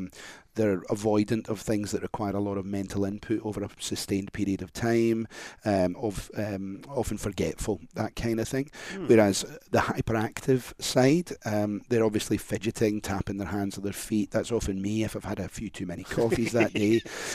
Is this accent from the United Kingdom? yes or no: yes; Scotland, United Kingdom; accent: Scottish; Some Scots struggle with purple burglar alarm. I've modulated my accent somewhat